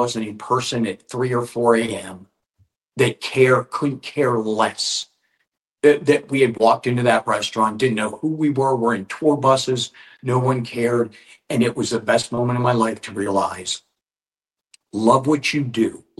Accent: Pittsburgh, Pennsylvania, United States; I grew up in the Pittsburgh area

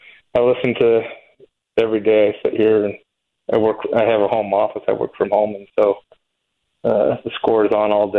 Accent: Illinois, United States; I grew up in just outside of Chicago, out towards DeKalb and Rochelle, and grew up a Cubs fan from the 70s

